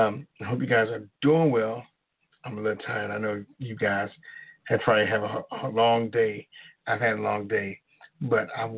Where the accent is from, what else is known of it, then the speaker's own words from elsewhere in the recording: Baltimore, Maryland, United States; I'm from Baltimore.